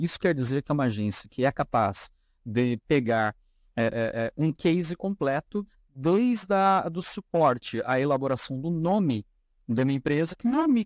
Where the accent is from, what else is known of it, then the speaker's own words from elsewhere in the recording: Pindamonhangaba, São Paulo, Brazil; moved away as an adult; also born or lived in Tremembé; Eu sou nascido em Tremembé, mas eu fui lá só para nascer e depois já voltei para Pindamonhangaba. Fiquei lá até os 18 anos, vim para cá para fazer faculdade